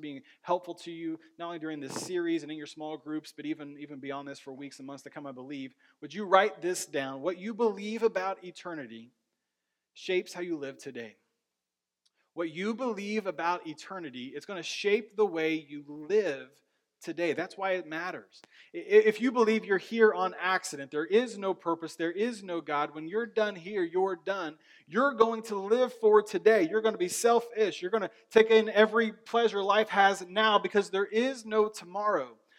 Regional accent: Indiana, United States; Like, I'm from Indiana. I go get in the water, like in the ocean.

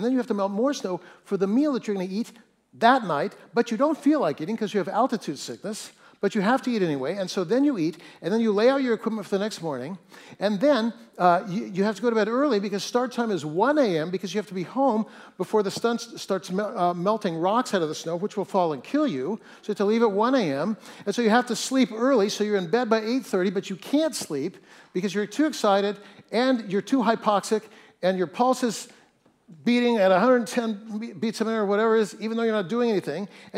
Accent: Fresno, California, United States; I grew up in Fresno, and so you can't help but be a little bit of a Mennonite if you grew up in Fresno.

